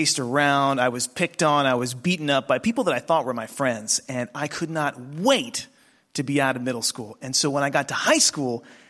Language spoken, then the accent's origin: English; Galena, Maryland, United States; And I come from Kent County on the eastern shore of Maryland, and there's not that much to do in Kent County. I come from a place called Galena, Maryland, and the nearest supermarket is 18 miles away.